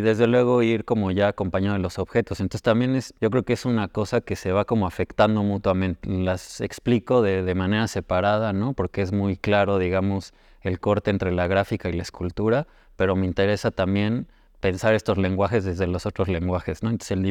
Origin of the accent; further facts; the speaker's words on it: Puebla, Mexico; now in Mexico City, Mexico; soy originario de Puebla, vivo en la Ciudad de México hace unos años, pero bueno, siempre he tenido relación desde luego con Puebla. Mi formación es afuera de México y ya llevo un tiempo que regresé acá.